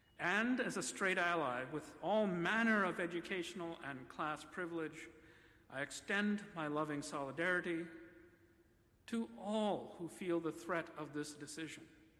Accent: United States; now in Canada; As an American living in Canada, it has been a source of great comfort that friends in Canada not only understand these connections

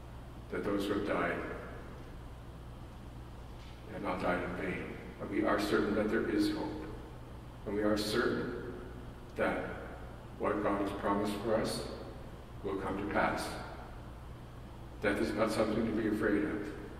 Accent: Canada; I was very proud as a Canadian this week

